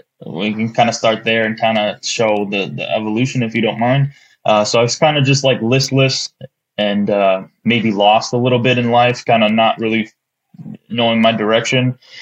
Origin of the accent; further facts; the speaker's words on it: Chicago, Illinois, United States; now in Detroit, United States; I'm from Chicago originally. I currently live in the greater Detroit area now. But I'm from Chicago, born and raised.